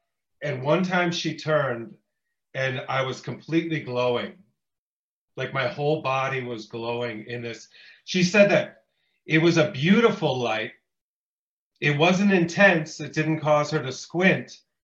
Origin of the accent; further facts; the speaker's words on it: Green Bay, Wisconsin, United States; Right outside of my hometown the first time, of Green Bay, Wisconsin.